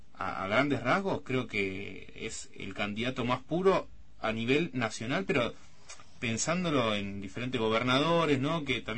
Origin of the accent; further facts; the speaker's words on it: Buenos Aires, Argentina; y nosotros que somos bonaerenses la vivimos de cerca.